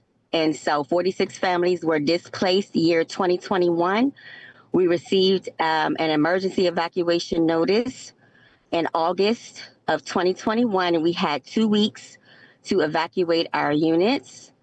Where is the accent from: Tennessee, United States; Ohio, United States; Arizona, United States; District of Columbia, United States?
District of Columbia, United States; Washington; I am also a third generation Washingtonian. I was born and raised in Ward 7, but spent a lot of my time also in Ward 8, my work life and teenage life.